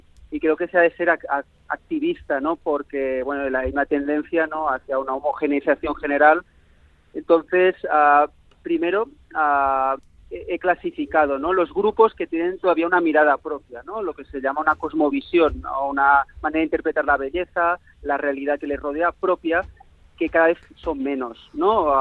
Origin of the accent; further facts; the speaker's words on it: Barcelona, Catalonia, Spain; also born or lived in Cameroon; mi abuela, que es la que me crió en la Masía, donde me crié, en Barcelona.